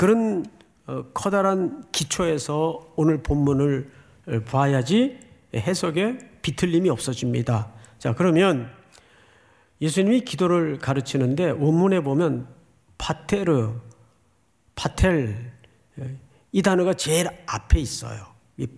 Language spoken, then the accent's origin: Korean; Daegu, South Korea; 제가 어린 시절을 대구에서 살았기 때문에